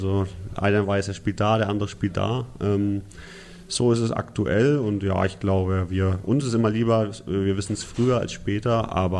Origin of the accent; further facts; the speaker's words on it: Nuremberg, Bavaria, Germany; born there; Ich bin ja ein gebürtiger Nürnberger